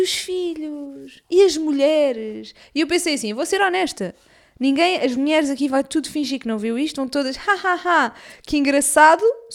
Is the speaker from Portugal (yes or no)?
yes; Portugal; Eu sou portuguesa, Francisco.